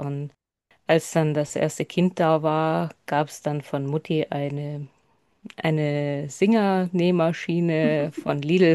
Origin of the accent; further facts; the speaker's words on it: Bavaria, Germany; ich bin jetzt 38 Jahre alt, ich komme aus Bayern, in der Nähe von Regensburg